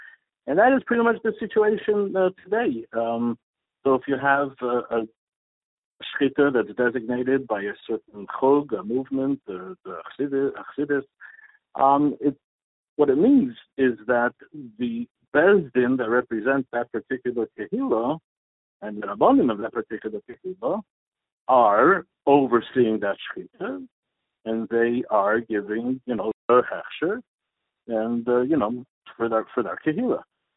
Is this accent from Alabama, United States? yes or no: no; Pittsburgh, Pennsylvania, United States; I'm not actually from Mexico City. I just happen to be in Mexico, not in Mexico City at the moment. I'm from Pittsburgh